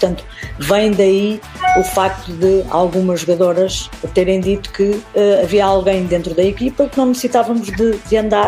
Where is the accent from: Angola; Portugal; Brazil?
Portugal; Figueira da Foz, Centro; eu sou da Figueira da Foz e naquela zona não havia futebol. Havia forte o basquetebol, mas como eu vivia numa aldeia